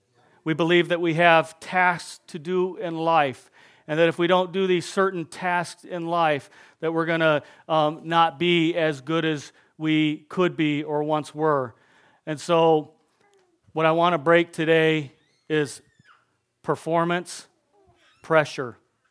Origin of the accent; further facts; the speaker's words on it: Merrill, United States; We'll say it's the Merrill Vandals, since I'm from Merrill.